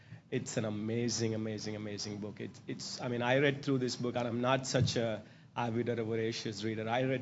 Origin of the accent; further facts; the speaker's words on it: India; I grew up in India, spent a vast majority of my life there